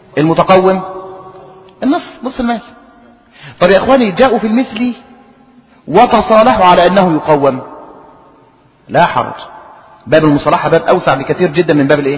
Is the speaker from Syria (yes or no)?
no; Egypt; لأن الصداق الآن يا إخواني خاصة عندنا في مصر له أجزاء متعددة